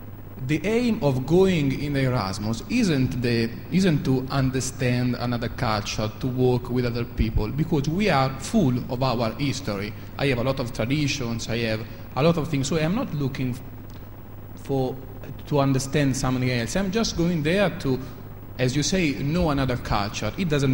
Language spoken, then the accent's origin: English; Italy; I come from Italy